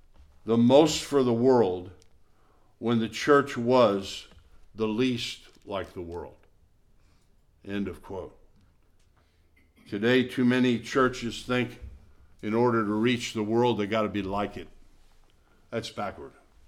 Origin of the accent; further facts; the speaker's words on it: Wisconsin, United States; I think about, you know, my football team, being I'm from Wisconsin, I grew up since I was old enough to know what a football was. I've been a Green Bay Packer fan